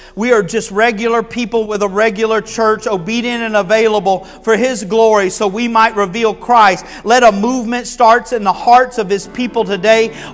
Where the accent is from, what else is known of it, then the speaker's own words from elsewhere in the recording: Panama City, Florida, United States; One of the last major revivals in North America happened near my hometown, and I'm from Panama City. It happened in Pensacola.